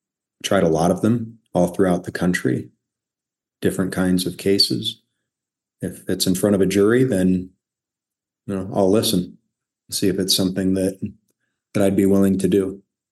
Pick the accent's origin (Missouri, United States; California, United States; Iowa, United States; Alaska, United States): Iowa, United States; Storm Lake; also born or lived in Nogales; I was born in Iowa. I lived on a farm, a little town called Storm Lake. I grew up in Iowa, but also spent some formative years on a border town in Arizona called Nogales. I then moved back to Iowa.